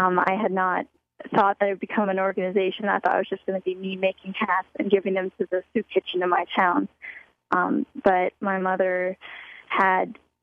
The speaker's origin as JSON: {"language": "English", "town": "Morristown", "region": "New Jersey", "country": "United States", "said": "I'm from Morristown, New Jersey, and there is a homeless population, so I was always aware of the issues of homelessness."}